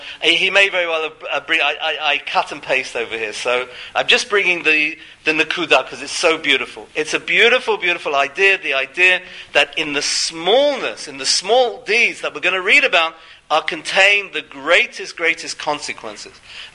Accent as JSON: {"language": "English", "region": "London", "country": "United Kingdom", "tie": "born or raised there", "moved": "yes", "lives_now": "Houston, United States", "said": "when I grew up in London, I lived near my uncles, and we all lived near to each other"}